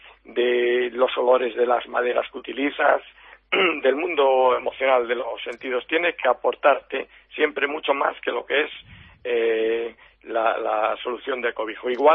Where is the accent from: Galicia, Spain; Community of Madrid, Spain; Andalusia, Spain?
Galicia, Spain; A Guarda; now in Pontevedra, Spain; yo soy de la Guardia, pero llevo muchísimos años con estudio en Pontevedra, llevo 19 años en Pontevedra, por lo que podría decir que efectivamente me siento pontevedrés.